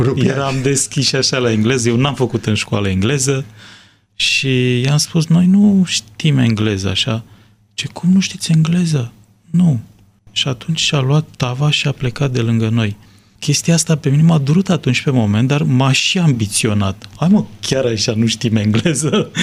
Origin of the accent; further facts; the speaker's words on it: Romania; Noi eram din România, doar români.